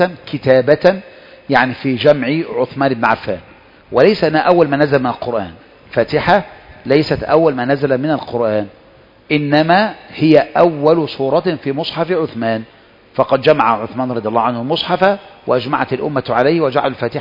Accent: Egypt; وغالب المخاطرات دي عندنا نحن كمصريين

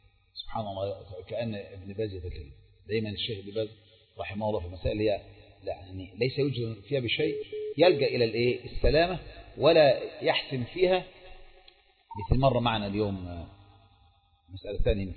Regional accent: Egypt; لو هو بقى الشيخ عندنا في مصر طبعا مش هنسيبه

